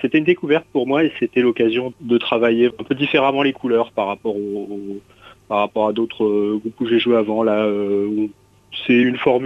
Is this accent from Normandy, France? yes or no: no; Hauts-de-France, France; born there; Là, actuellement, je suis dans ma région natale du sud de l'Oise, oui.